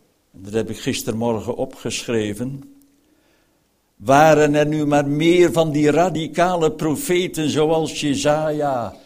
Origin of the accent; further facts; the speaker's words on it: Friesland, Netherlands; Nou, dan ben ik een Fries in principe